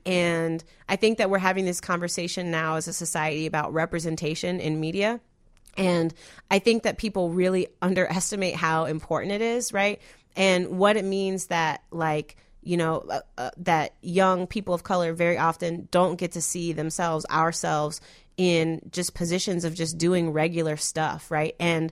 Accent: United States; born there; So, for example, I was born in the United States, right? I didn't ask to be born in this country.

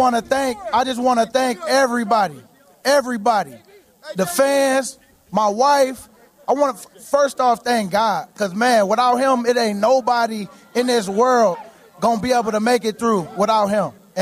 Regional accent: Philadelphia, Pennsylvania, United States; And y'all, we're from Philly. Philly, no one likes us and we don't care.

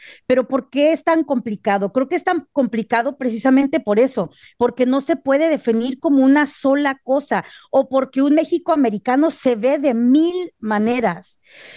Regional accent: New Jersey, United States; Nosotros nacimos y crecimos en Nueva Jersey y nacimos y crecimos en Nueva Jersey en una época donde casi no había mexicanos.

